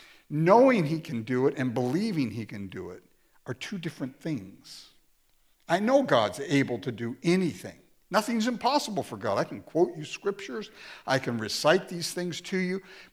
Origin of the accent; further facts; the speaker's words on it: Inglewood, California, United States; also born or lived in Japan; I grew up in Japan for the first 6 years of my life, and then I grew up in Inglewood, California.